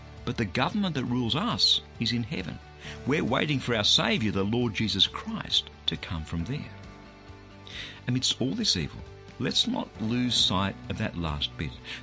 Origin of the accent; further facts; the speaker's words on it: Australia; welcome again to Fresh. I'll be honest with you. I love the fact that I'm an Australian.